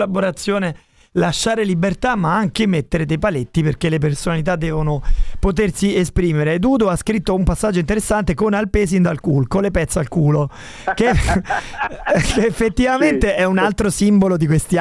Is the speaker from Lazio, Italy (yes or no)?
yes; Rome, Lazio, Italy; da romano a casa mia si mangia la carbonara